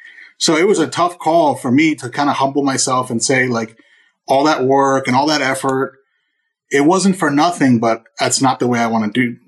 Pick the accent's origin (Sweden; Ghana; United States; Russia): United States; Pennsylvania; So I grew up in Pennsylvania. So my family's still in PA. I'm PA raised.